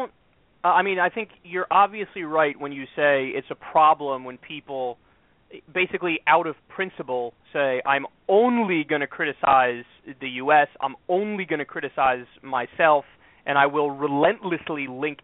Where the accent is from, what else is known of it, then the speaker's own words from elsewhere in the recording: United States; I think we, or myself as an American, I should criticize what Americans do wrong first